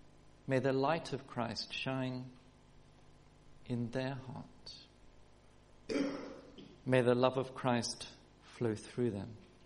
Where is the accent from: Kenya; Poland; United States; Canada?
Kenya; born there; I was born in Kenya, and we had no TV, no phones, none of that sort of stuff.